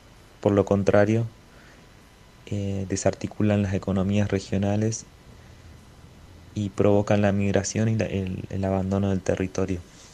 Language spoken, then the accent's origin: Spanish; Fiambalá, Catamarca, Argentina; En mi pueblo, en Fiambalá, se instaló hace 2 años